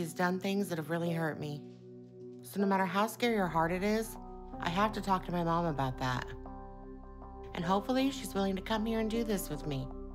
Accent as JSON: {"language": "English", "town": "Kansas City", "region": "Missouri", "country": "United States", "tie": "born or raised there", "said": "Most of my life, I grew up in Kansas City, Missouri."}